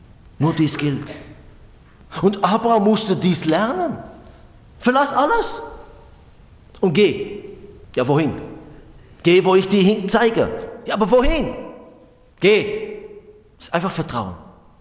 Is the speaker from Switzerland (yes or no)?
yes; Switzerland; Wir als Schweizer würden sagen, Moment, so nicht, gibt es einen Plan?